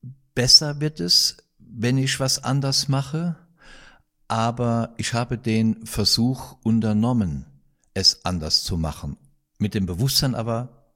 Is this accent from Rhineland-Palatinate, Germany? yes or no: yes; Altenkirchen, Rhineland-Palatinate, Germany; Du hast in Altenkirchen gelebt, bist in Herschen aufs Gymnasium gegangen. Das ist alles meine Heimat.